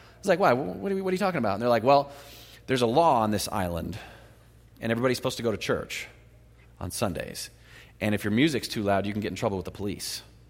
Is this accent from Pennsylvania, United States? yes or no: no; San Diego, California, United States; also born or lived in Chattanooga, Tennessee; I'm from San Diego, California, and we don't have those kind of blue laws in San Diego. I went to the South, lived in Chattanooga, Tennessee.